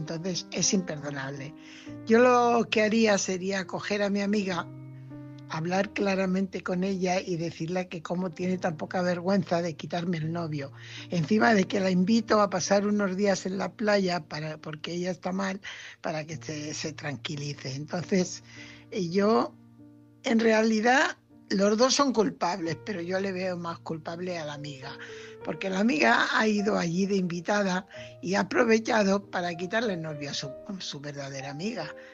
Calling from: Fuenlabrada, Community of Madrid, Spain; corresponsal de Fuenlabrada.

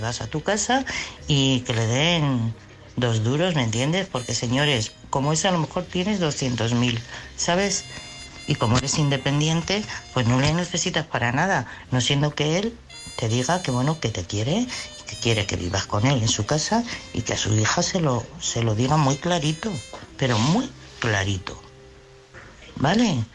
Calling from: Madrid, Community of Madrid, Spain; de Madrid.

